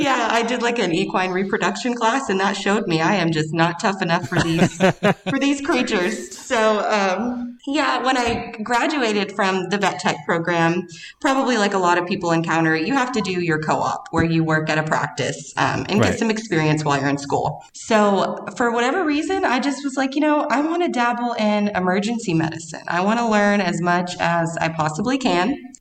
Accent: Grand Prairie, Texas, United States; I was a kennel tech just at a tiny clinic in my hometown in Grand Prairie, Texas.

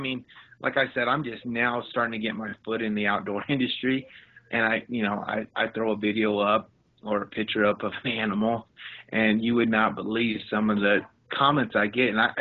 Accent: Nebraska, United States; now in Denver, United States; I'm originally from Nebraska. I'd like to show him, you know, where I grew up at and how did a kid like me end up in Denver fighting

